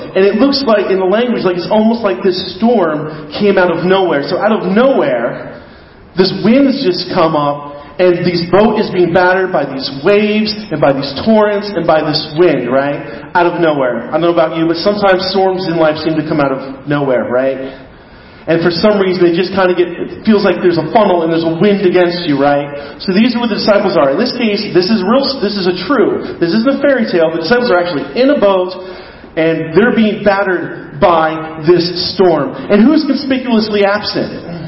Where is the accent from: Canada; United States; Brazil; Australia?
United States; I'm an American. America, as an American, I believe my God-given right is for comfort.